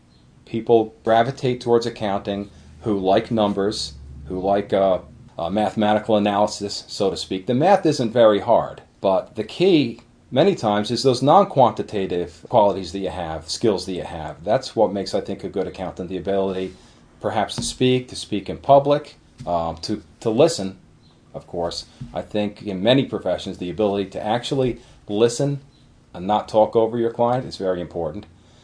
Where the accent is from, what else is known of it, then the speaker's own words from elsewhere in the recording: Catskill, New York, United States; Mr. Varga found out that I was from Catskill, where he had his own accounting practice.